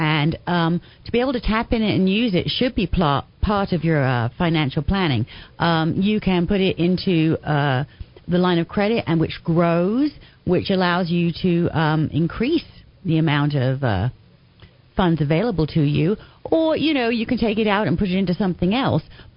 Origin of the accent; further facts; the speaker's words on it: England, United Kingdom; moved away as an adult; now in United States; I was born and raised in England, a little bit north of London, in a fairly rural area. At the age of 21, I came across to the States on vacation and ended up staying here. I lived in Santa Barbara.